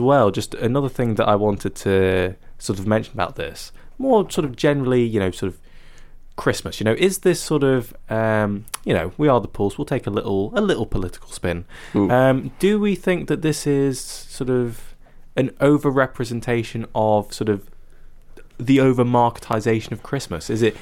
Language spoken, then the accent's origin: English; United Kingdom; I'm a fake Brit for not liking tea.